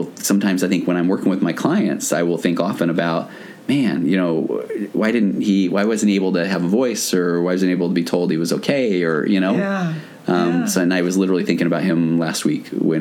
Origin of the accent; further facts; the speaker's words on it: Utah, United States; I grew up in Utah, and had come out